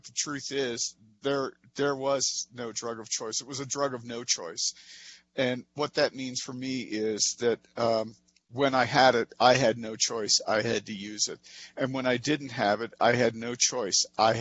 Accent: Cincinnati, Ohio, United States; I grew up in Cincinnati, and that's where I used, and that's where I got clean.

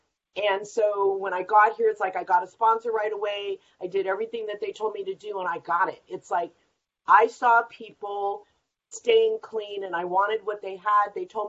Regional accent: California, United States; But what it means is that I moved from Sacramento back to where I grew up, which was near San Francisco.

